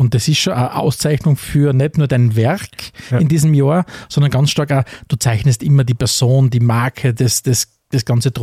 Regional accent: Austria; Also bei uns in Österreich, wie gesagt, wir lachen immer wieder drüber

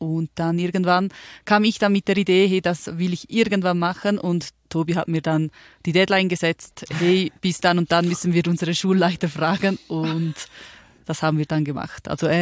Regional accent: Appenzell, Appenzell Innerrhoden, Switzerland; Also wir kommen aus der Schweiz, vielleicht haben es die einen oder anderen sicherlich schon gehört, und zwar genauer aus Appenzell, aus dem schönsten Ort der Schweiz.

